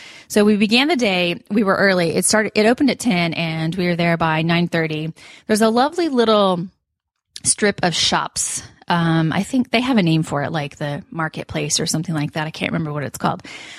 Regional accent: Kansas City, Missouri, United States; I'm from Kansas City, where there's Worlds of Fun. I'm originally from Kansas City, where Worlds of Fun exists.

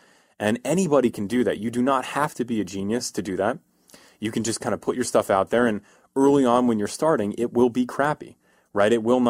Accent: East Coast, United States; Yeah, I mean, so I'm from the East Coast, and in the East Coast, we're a miserable people from the East Coast.

